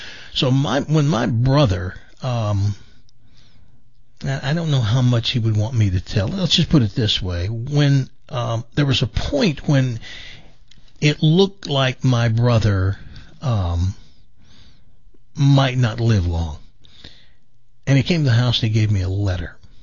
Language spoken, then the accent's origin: English; the South, United States; Now, I'm from the South, and there are a couple of things that just don't go over very well with people in the South.